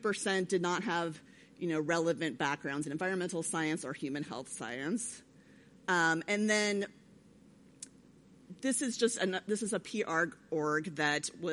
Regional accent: United States; I'm so American.

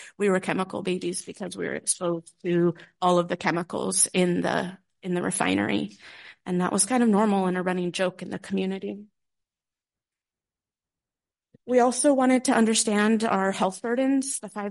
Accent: California, United States; I'm used to earthquakes. I'm from California, so it's nothing.

